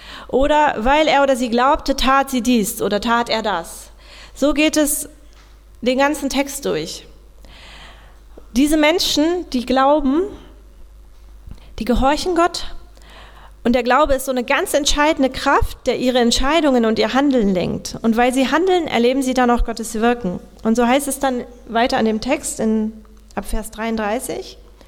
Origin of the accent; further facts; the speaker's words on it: West Germany, Germany; Und ich muss mich auch outen, ich komme aus dem Westen. Am Anfang habe ich mich auch wie ein Gast hier gefühlt.